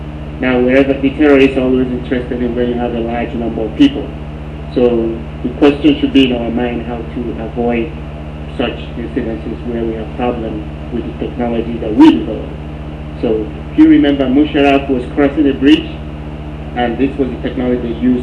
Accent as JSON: {"language": "English", "region": "Oregon", "country": "United States", "said": "By the way, I'm from Oregon. I went to school in Oregon, Oregon State."}